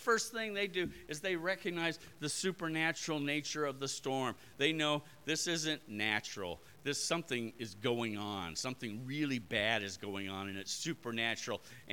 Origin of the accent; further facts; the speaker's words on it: Cordillera Administrative Region, Philippines; In fact, when I grew up in the Ifugao, they had all these spirits they were terrified of and they sacrificed